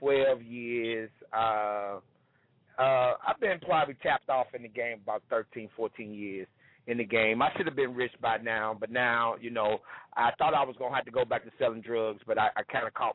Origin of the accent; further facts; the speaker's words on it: St. Louis, Missouri, United States; And I want all of Chicago, because I'm from St. Louis, I want all Chicago to come out and show their boy love.